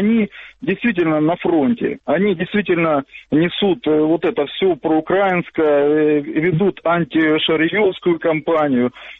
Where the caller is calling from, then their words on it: Kramatorsk, Donetsk Oblast, Ukraine; Краматорск.